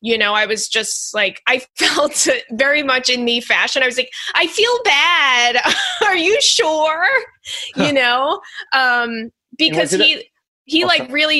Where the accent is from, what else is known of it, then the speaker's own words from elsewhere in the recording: Long Island, New York, United States; you would be perfect for this, you know, because I'm from Long Island.